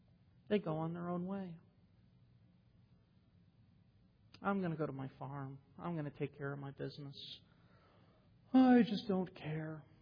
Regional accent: United States; And I don't know about you, even just being an American

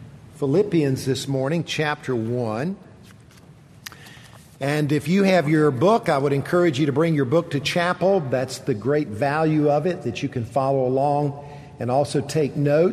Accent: Columbia, South Carolina, United States; I grew up in Columbia, not far from here, and as a kid growing up, I didn't realize it at the time, but my dad used to take me to the Masters.

